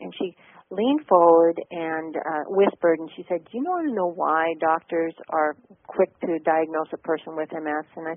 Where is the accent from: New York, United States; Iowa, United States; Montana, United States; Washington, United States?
Montana, United States; Helena; He was a doctor in my hometown of Helena, Montana.